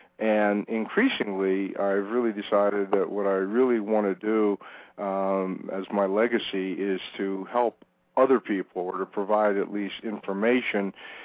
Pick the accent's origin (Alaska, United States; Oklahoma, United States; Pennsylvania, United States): Pennsylvania, United States; Ambridge; I grew up in Western Pennsylvania. I literally grew up in a company town. It was called Ambridge because the American Bridge Division of U.S. Steel was headquartered there. And second generation immigrant family, first generation to go to college.